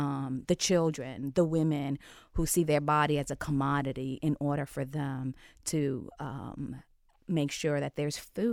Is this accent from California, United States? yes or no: no; Bronx, New York, United States; now in Columbus, United States; And growing up in New York City, in the South Bronx, which continues to be the poorest borough, it is filled with violence, high crime rate.